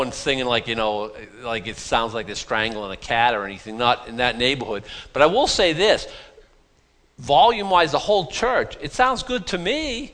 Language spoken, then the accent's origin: English; Boston, Massachusetts, United States; I grew up in Boston. We don't have any around here, but like, you know, there was Hyde Park and Brighton where I lived